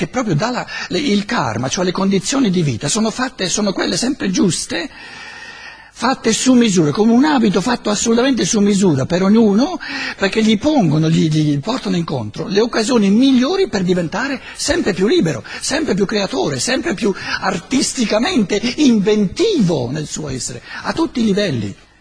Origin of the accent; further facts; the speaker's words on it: Germany; Italian is a second language; Vengo dalla Germania per dire cose non vere, allora resto in Germania, no?